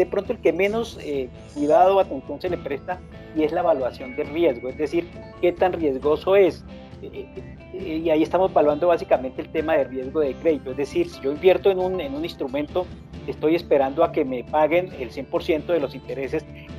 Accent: Colombia; aquí como colombianos nos le prestamos mucha, pero muchísima atención al tema de, bueno, ¿cuánto voy a ganar?

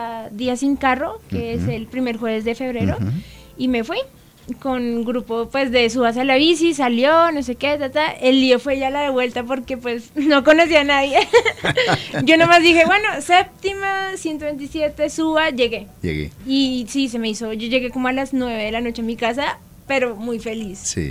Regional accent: Pasto, Nariño, Colombia; born there; now in Bogotá, Colombia; Yo nací en Pasto.

